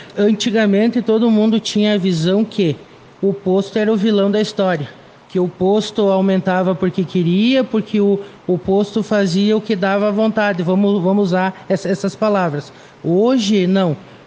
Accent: Passo Fundo, Rio Grande do Sul, Brazil; eu sou natural de Passo Fundo, como tu sabe

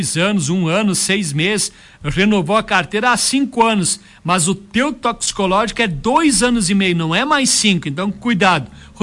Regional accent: Esmeralda, Rio Grande do Sul, Brazil; sou de Esmeralda também

